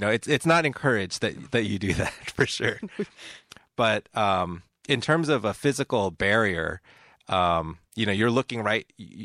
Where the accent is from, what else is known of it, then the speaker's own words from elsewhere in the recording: United States; So, and I'm Korean American, but this was my first time ever visiting, you know, the country where my family comes from.